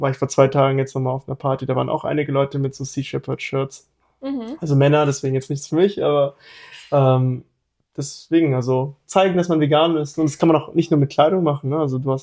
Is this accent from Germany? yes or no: yes; Hannover, Lower Saxony, Germany; Also ich komme ursprünglich auch aus Hannover.